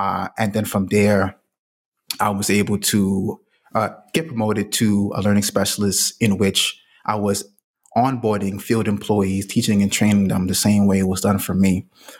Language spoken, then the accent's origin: English; New York, United States; just growing up in the South Bronx.